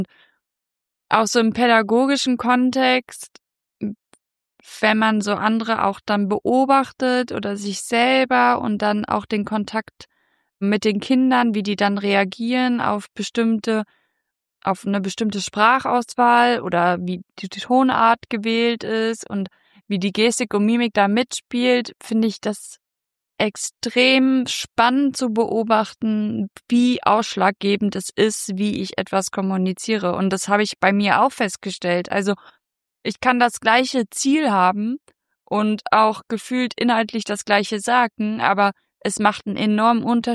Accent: North Rhine-Westphalia, Germany; ich komme ja aus dem Münsterland

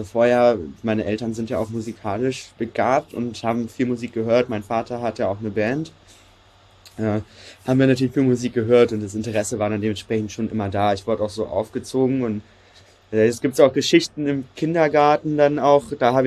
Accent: Salzgitter, Lower Saxony, Germany; Ich bin jetzt 21 Jahre alt, in Braunschweig geboren, in Salzgitter aufgewachsen und in Wernigerode zur Schule gegangen

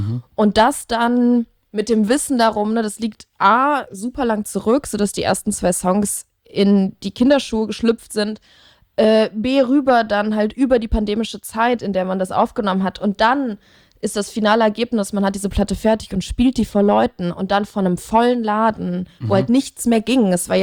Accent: Leverkusen, North Rhine-Westphalia, Germany; da bin ich geboren und aufgewachsen und relativ jung dann so mit den ersten Versuchen irgendwie nach Köln rübergekommen.

